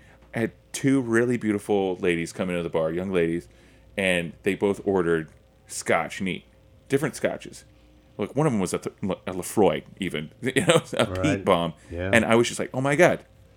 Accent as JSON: {"language": "English", "region": "Oklahoma", "country": "United States", "said": "I'm from Oklahoma"}